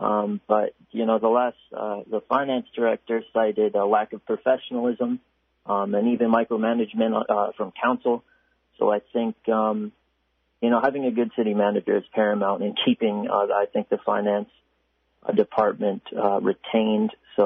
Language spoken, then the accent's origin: English; Bethel, United States; growing up in Bethel, that we're not represented